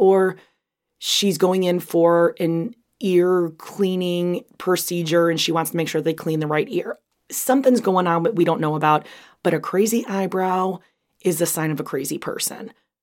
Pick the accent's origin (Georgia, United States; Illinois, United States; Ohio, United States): Illinois, United States; I mean, I'm from Chicago suburbs, but I know certain buildings in Chicago.